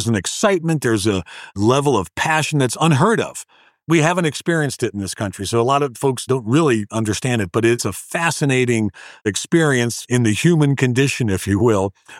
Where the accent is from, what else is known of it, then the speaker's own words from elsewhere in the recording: Cleveland, Ohio, United States; I grew up in Cleveland.